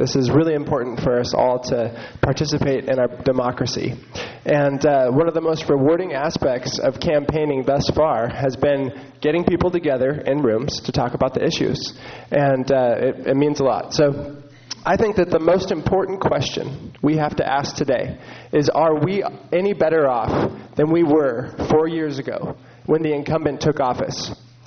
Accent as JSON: {"language": "English", "country": "United States", "tie": "born or raised there", "said": "Now, I'm the only one sitting here that can actually say that I'm from here. This is my hometown. South County is my hometown."}